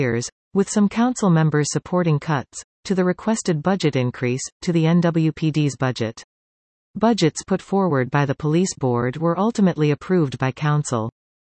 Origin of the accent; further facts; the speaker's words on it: Ethiopia; now in New Westminster, Canada; I was born and raised in Ethiopia. I live in the Queensboro neighborhood with my wife and children.